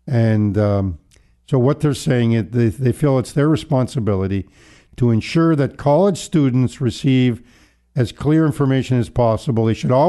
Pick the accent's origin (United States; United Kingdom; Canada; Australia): Canada; Since we're all Canadian, we all like to talk about the weather.